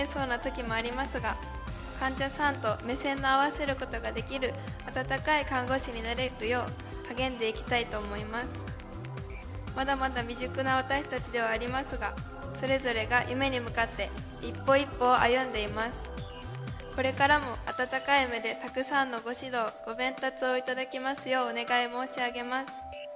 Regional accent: Maizuru, Kyoto, Japan; 私は舞鶴市で生まれ育ち、この町が大好きです。

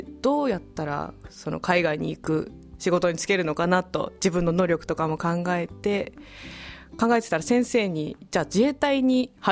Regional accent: Miyagi, Japan; 陸上自衛隊入って地元の宮城で働きたかったんですけど

